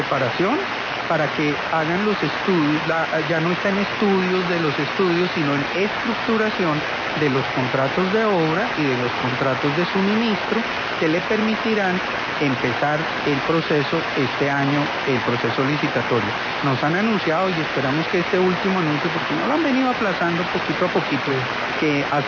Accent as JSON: {"language": "Spanish", "region": "Bogotá", "country": "Colombia", "said": "yo aspiro como bogotano que efectivamente se cumplan"}